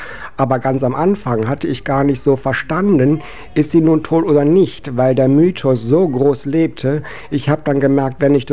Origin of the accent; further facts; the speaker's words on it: Solingen, North Rhine-Westphalia, Germany; Also ich komme aus Solingen ursprünglich. Das mit Hilden, das ist einfach so, dass ich dort im Krankenhaus geboren wurde.